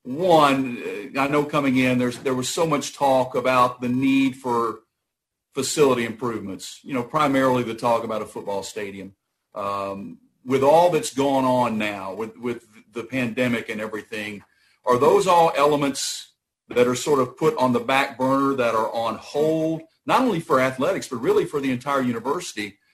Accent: Nashville, Tennessee, United States; I was born and raised in Nashville.

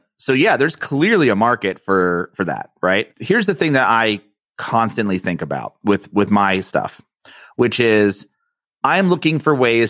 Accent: East Coast, United States; well, I'm from the East Coast and I'm Italian.

